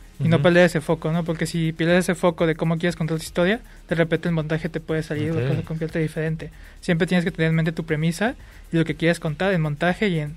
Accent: Colima, Mexico; Entonces nosotros tenemos locaciones tanto aquí en Guadalajara como en Colima, de donde soy yo.

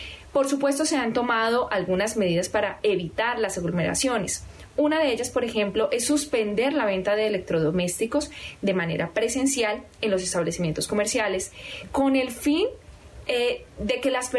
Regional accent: Colombia; un balance sobre la situación actual del COVID-19 en mi país. Pues bien, para entrar en materia, les cuento que las autoridades de la salud afirman que Colombia ha presentado una baja considerable de casos.

